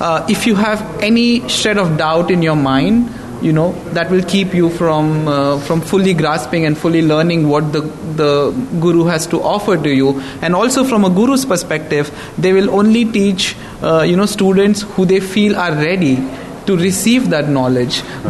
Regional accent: Mumbai, Maharashtra, India; me being born and raised in Mumbai, I personally relate to the craziness, the chaos and the ethos of that great city.

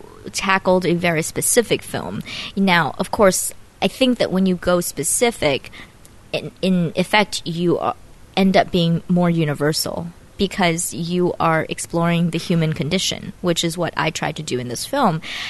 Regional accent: United States; my point of view of as an American thinking this is unethical with the Chinese perspective that this is the best thing for her.

